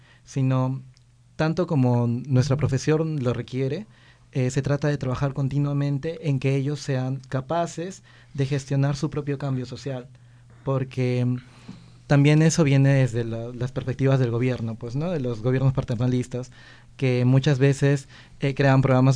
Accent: Arequipa, Peru; porque yo crecí en Arequipa

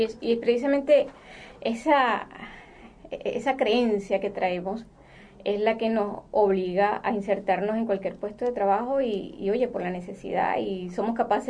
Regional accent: Venezuela; moved away; La mayoría queremos regresar a nuestro país porque es que por naturaleza nosotros no somos un país de migrantes

